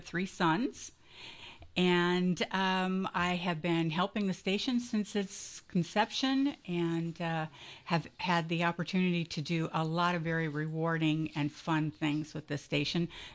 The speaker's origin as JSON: {"language": "English", "region": "Minnesota", "country": "United States", "said": "Well, I'm originally from Minnesota"}